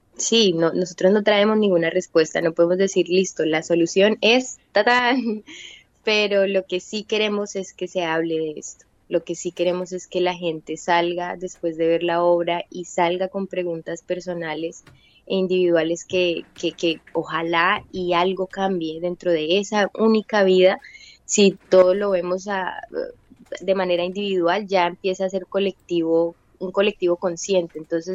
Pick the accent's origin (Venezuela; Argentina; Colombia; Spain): Colombia; la realidad es que yo soy una mujer colombiana y siendo colombiana tengo una carga histórica y política que invade mi cuerpo